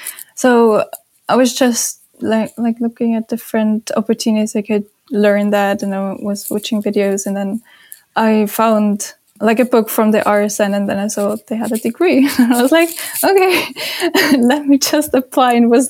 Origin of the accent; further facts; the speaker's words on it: Germany; English is a second language; because I'm from Germany, so I had to do like the English tests